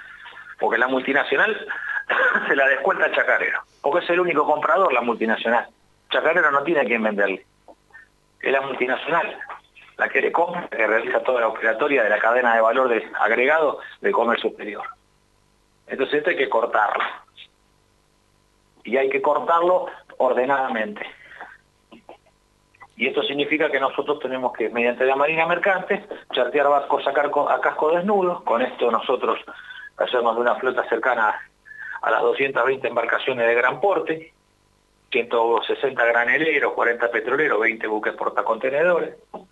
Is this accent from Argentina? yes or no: yes; Argentina; lo que no existimos ahora somos los argentinos